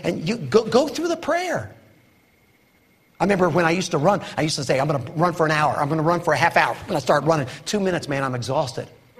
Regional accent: England, United Kingdom; Hey, I'm English, okay.

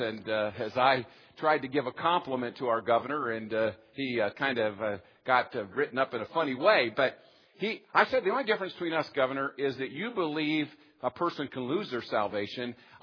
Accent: Indiana, United States; So, I'm from Indiana. I was born in Indiana.

